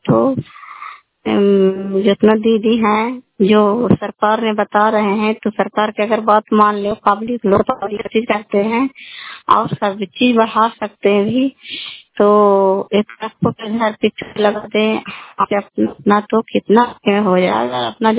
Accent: Kalyanpur, Bihar, India

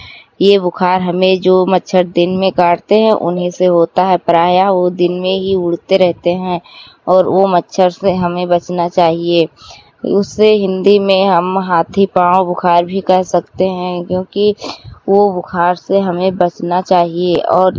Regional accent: Shravasti, Uttar Pradesh, India; मैं हरिहरपुर गांव जिला सरावस्ती की रहने वाली हूँ।

